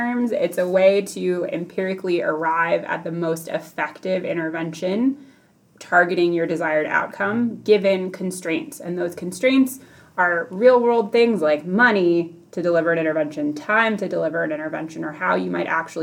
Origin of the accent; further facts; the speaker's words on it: Chicago, Illinois, United States; So I grew up in Chicago and went to college in Boston, probably my favorite city in the world.